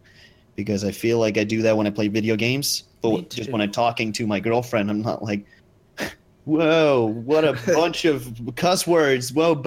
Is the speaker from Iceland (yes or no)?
yes; Iceland; English is a second language; Oh, I'm from Iceland.